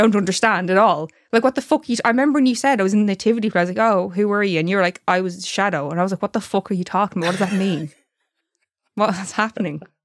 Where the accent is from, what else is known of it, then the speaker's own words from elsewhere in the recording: Ireland; for me growing up in Ireland, you strictly followed the story.